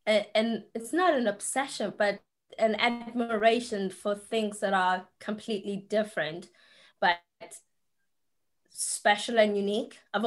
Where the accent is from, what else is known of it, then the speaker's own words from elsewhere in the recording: South Africa; we grew up in South Africa. It was apartheid times.